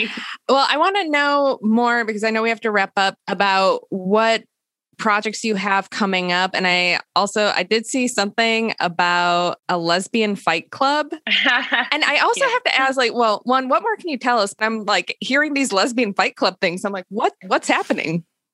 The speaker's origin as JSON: {"language": "English", "town": "Montreal", "region": "Quebec", "country": "Canada", "said": "I'm from Montreal."}